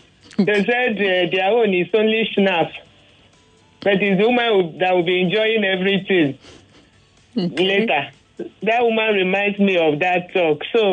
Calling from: Alimosho, Lagos, Nigeria; I'm calling from Malimosho.

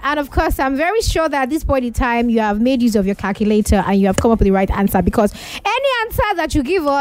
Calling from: Aja, Lagos, Nigeria; from Aja.

